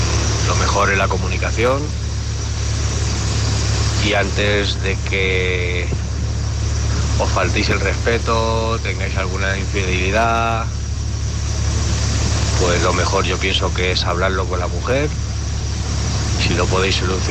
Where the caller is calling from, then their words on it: Alicante, Valencian Community, Spain; de Alicante.